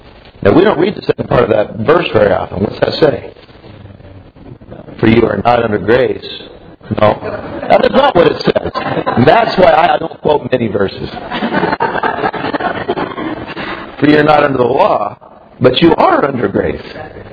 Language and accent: English; Oregon, United States; I hail from the People's Republic of Oregon.